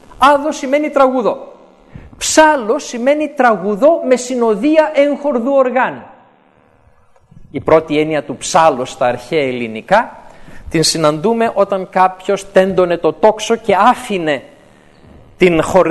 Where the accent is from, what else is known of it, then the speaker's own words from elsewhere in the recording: Greece; έχουμε ως Έλληνες στην κρίνια